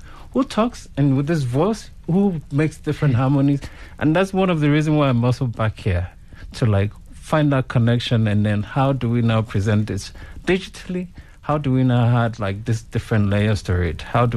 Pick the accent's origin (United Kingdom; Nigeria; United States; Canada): Nigeria; Oshogbo, Osun; also born or lived in Ife; Yes, I come from Oshogbo. I come from, I was born in Ife, which is the origin of the foundation of Yoruba people. So that's where I was birthed.